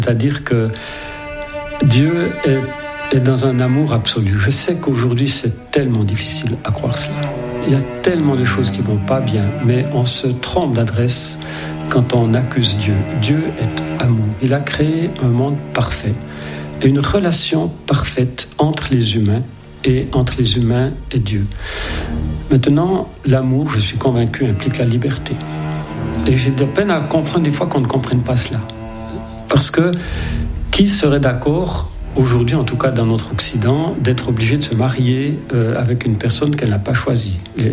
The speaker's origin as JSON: {"language": "French", "town": "La Sagne", "region": "Neuchâtel", "country": "Switzerland", "tie": "born or raised there", "also_born_or_lived": "La Chaux-de-Fonds, Switzerland", "said": "je suis né à La Sagne, en 1946. J'ai passé quelques années merveilleuses dans cette belle vallée, et ensuite à La Chaux-de-Fonds."}